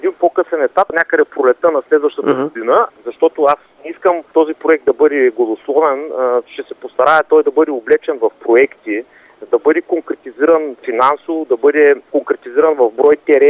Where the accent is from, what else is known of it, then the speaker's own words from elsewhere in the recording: Razgrad, Razgrad Province, Bulgaria; За мен е обидно да гледам в така родния ми град